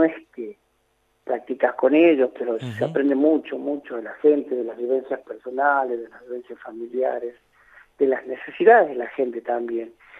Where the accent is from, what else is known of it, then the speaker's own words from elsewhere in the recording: Siján, Catamarca, Argentina; Yo soy de Siján, nací en Siján, me crié en Siján, de ahí me fui a la universidad, y cuando tuve que salir a trabajar decidí volver a mi departamento, a mis orígenes.